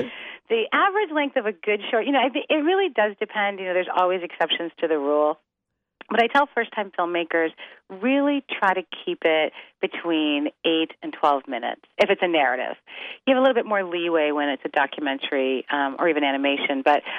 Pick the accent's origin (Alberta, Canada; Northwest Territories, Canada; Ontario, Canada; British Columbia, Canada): Ontario, Canada; Toronto; I'm originally Canadian. I'm from Toronto, Canada.